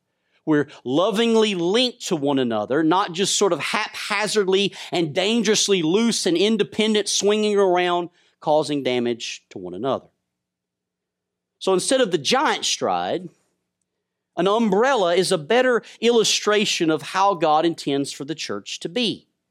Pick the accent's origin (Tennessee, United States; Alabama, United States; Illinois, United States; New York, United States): Alabama, United States; I'm not over 45, but I grew up in Alabama.